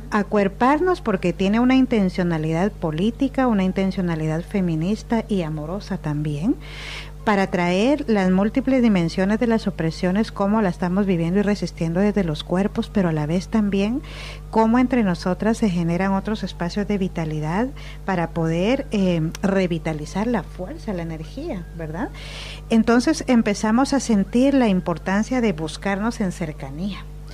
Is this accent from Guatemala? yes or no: yes; Guatemala; soy una mujer originaria maya, quechí y xinca. Vengo de Ixmiquilpan, Guatemala.